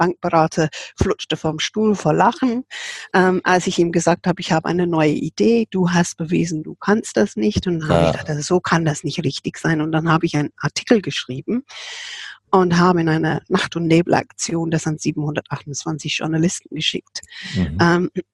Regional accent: England, United Kingdom; German is a second language; Ich habe als Engländerin immer überlegt, was die Wörter dann bedeuten.

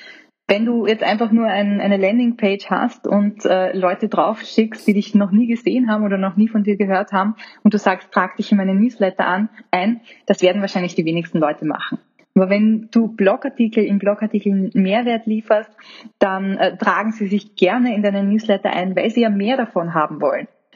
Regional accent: Austria; Bei uns in Österreich überhaupt nicht. Ich glaube, in Deutschland ist es genau das Gleiche.

